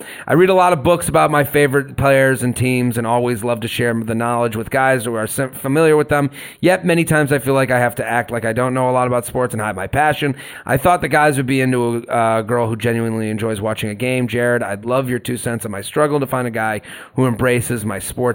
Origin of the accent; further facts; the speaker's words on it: Boston, Massachusetts, United States; I went to Penn State. I like Penn State football. I'm from Boston. I like all the Boston teams.